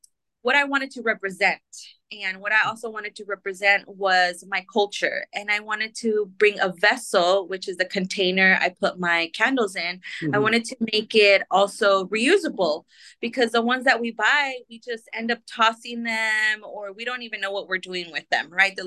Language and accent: English; San Jose, California, United States; San Jose, right. Local, native, born and raised in San Jose. I went to school locally as well.